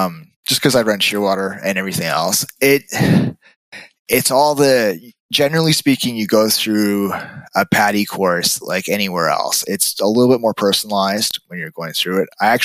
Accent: Montreal, Quebec, Canada; I'm from Montreal originally. Yeah, nowhere near the ocean.

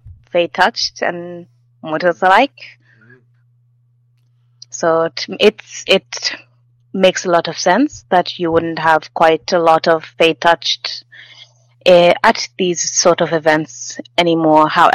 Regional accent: Paris, Île-de-France, France; also born or lived in Mali; Yes, I was raised in Paris and also in Mali.

